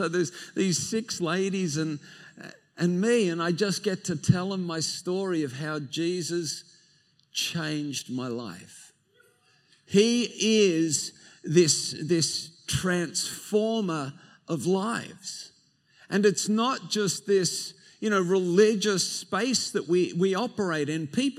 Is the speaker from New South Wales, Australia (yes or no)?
yes; Sydney, New South Wales, Australia; no, actually, I came from Sydney.